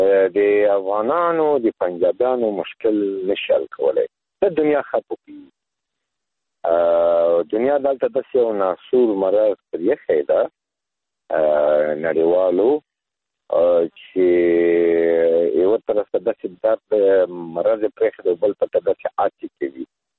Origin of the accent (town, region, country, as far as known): Afghanistan